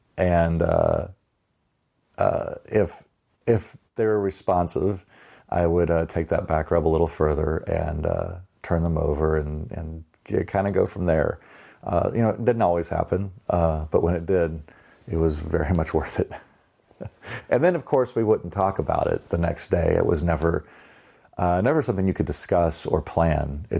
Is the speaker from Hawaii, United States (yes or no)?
no; Dallas, Texas, United States; I'm 52 years old, and I graduated high school in 1989. I grew up in Dallas, Texas. We had a high school of like 6,000 kids